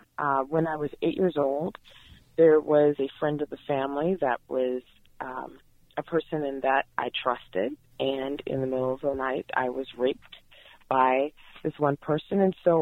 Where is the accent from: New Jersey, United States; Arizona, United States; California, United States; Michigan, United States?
California, United States; Los Angeles; born there; I was born in Los Angeles here, and we had a single mother that raised four of us by herself